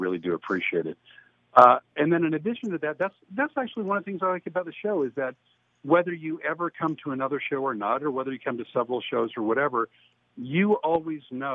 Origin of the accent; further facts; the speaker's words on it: Phoenix, Arizona, United States; moved away as an adult; now in Louisiana, United States; Hi, let's see, born and raised in Phoenix. I've been divorced 5 times. My fourth ex-wife is a Cajun girl, and for that reason, I moved to Louisiana.